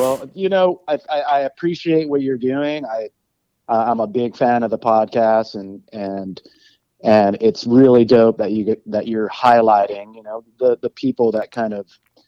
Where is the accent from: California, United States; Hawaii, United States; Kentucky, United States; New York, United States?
California, United States; Chula Vista; I grew up in San Diego, yeah. So I grew up in the South Bay, so like southern San Diego, this area called Chula Vista.